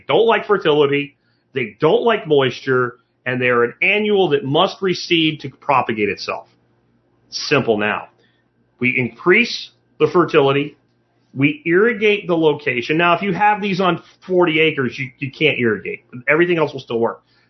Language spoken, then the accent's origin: English; Florida, United States; when we were kids growing up in Florida.